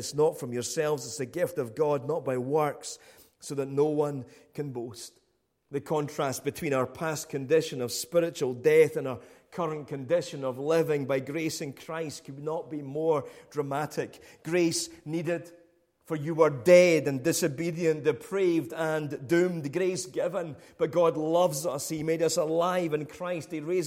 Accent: Crieff, Scotland, United Kingdom; I grew up back home in Crieff, always being known as

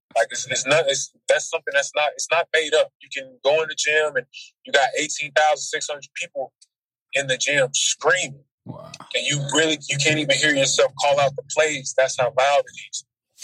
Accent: Oklahoma, United States; It's just like, I'm coming from Oklahoma. I'm at one of the biggest schools in the country.

